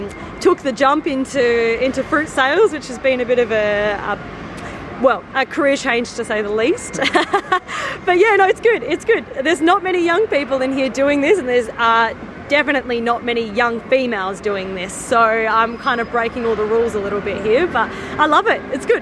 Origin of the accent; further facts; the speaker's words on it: Broome, Western Australia, Australia; particularly in WA. Like, I grew up in Broome.